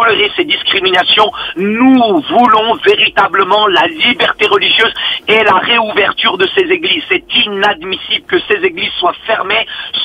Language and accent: French; Algeria; Et nous sommes tous des Algériens, et nous sommes tous, je dirais, concernés par cette situation qui se passe dans toute l'Algérie.